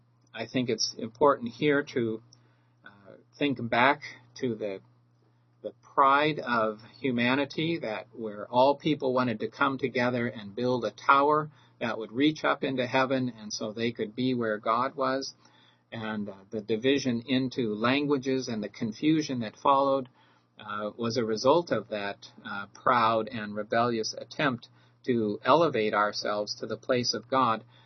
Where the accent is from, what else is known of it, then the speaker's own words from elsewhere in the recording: Midwest, United States; growing up in the Midwest with Pentecost always coming in the spring, it was always a little bit lost on me what exactly this festival was celebrating.